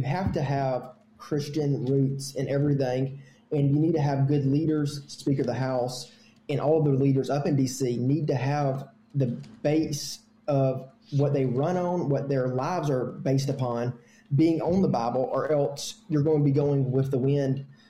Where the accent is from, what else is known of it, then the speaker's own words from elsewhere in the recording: Montgomery, Alabama, United States; So I grew up in Montgomery, Alabama, And I was actually homeschooled throughout all of my high school